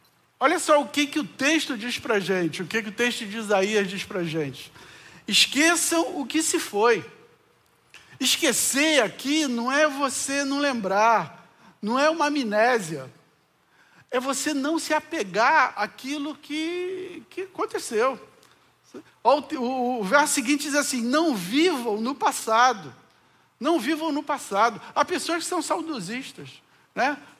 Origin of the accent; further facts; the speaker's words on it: Rio de Janeiro, Brazil; Eu vim do Rio de Janeiro para cá em 2009. Aí passei 2 anos aqui em São Francisco, aí fui para Schroeder. Aí passei 1 ano e meio em Schroeder, fui para Lages. E voltei para cá em julho de 2015.